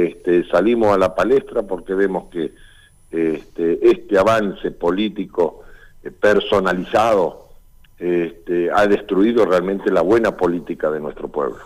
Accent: Plotier, Neuquén, Argentina; yo soy de Plotier

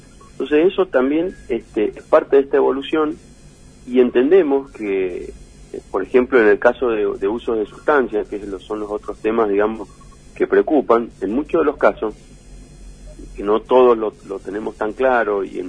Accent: Mendoza, Argentina; nosotros somos mendocinos, somos empresarios mendocinos

